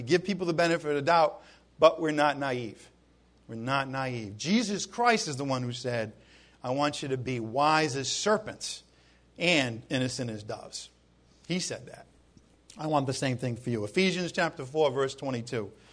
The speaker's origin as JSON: {"language": "English", "region": "New England", "country": "United States", "said": "I'm coming from New England, where we just let it all hang out."}